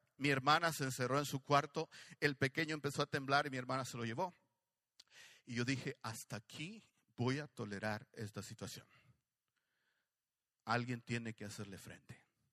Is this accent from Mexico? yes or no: yes; Monterrey, Nuevo León, Mexico; born there; hace años atrás en Monterrey, Nuevo León, México, donde yo nací.